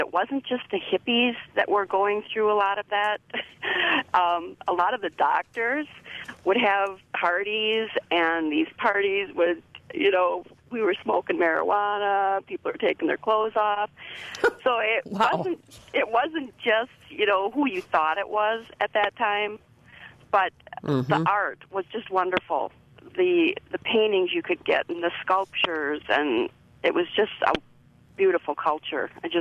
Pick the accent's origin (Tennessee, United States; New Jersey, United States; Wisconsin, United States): Wisconsin, United States; La Crosse; I'm from La Crosse, and I moved out there to work at Stanford